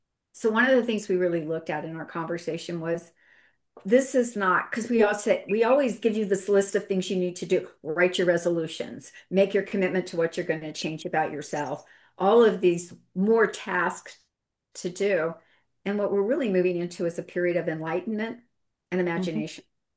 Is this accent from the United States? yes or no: no; Japan; I was raised in Japan.